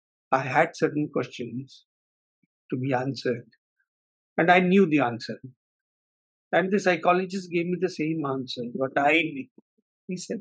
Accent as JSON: {"language": "English", "country": "India", "said": "I'm coming from India"}